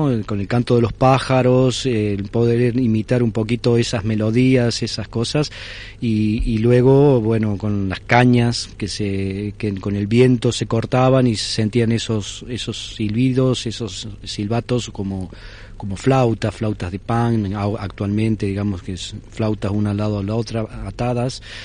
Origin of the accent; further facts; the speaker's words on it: Córdoba, Argentina; yo soy de Córdoba, de la Nueva Andalucía, allí en Argentina.